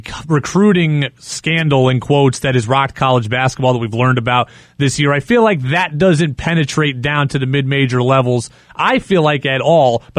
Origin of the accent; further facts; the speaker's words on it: Albany, New York, United States; And I know Rayshon because I am also from Albany, New York, so I had to tell you that, Coach.